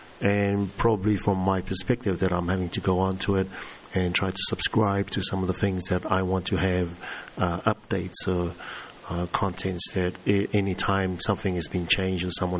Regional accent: Niue; from Niue, Pacific Islands.

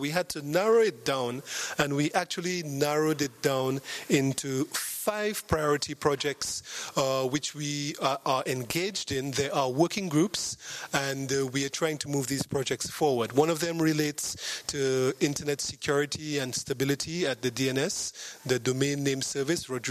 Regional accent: St. Lucia; when people ask me, where are you from? I never say I'm from St. Lucia, I say I'm from the Caribbean.

